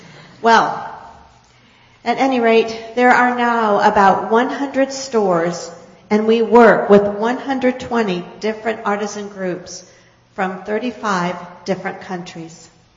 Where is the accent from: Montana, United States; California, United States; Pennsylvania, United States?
Pennsylvania, United States; now in Puerto Rico; Well, I was born I came from Pennsylvania, from a Mennonite community.